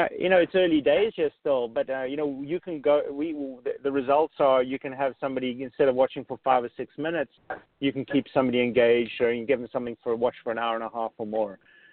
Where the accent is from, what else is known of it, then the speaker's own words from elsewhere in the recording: South Africa; I was 7 years old or so, growing up in South Africa.